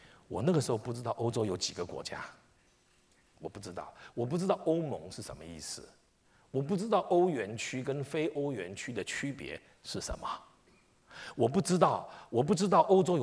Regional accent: China; 因为我们是中国人

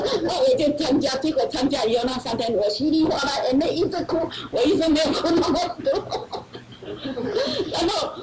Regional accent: Taiwan; now in United States; 我是台湾来哈，我来美国快20年，那我信主14年

